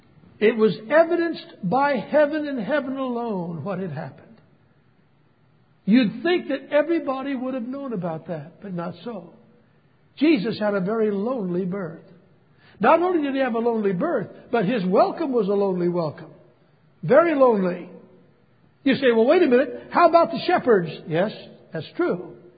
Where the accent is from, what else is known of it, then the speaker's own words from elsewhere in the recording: Los Angeles, California, United States; born there; when I was born in the Methodist Hospital in Los Angeles, California.